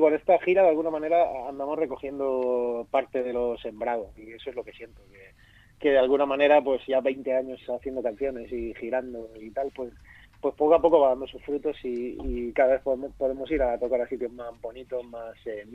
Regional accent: Region of Murcia, Spain; yo soy murciano, con lo cual Alicante lo tengo cerca y he estado 20.000 veces ahí tocando en un montón de sitios

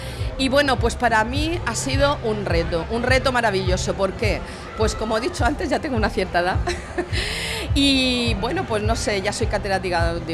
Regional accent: Elche, Valencian Community, Spain; O sea, además soy ilicitana de pura cepa, del Raval. De 8 apellidos ilicitanos.

